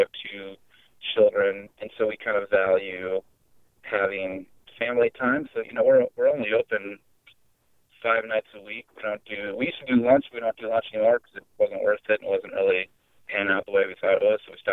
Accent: Cedar Rapids, Iowa, United States; you know, I grew up in Cedar Rapids. I love Cedar Rapids. I love Iowa.

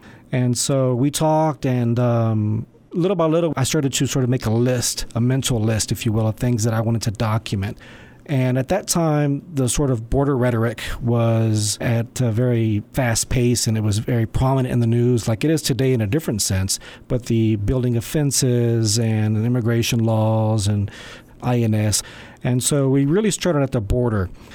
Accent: Houston, Texas, United States; Well, I'm originally from Houston, born and raised in Houston, Texas, and stayed there till mid-20s.

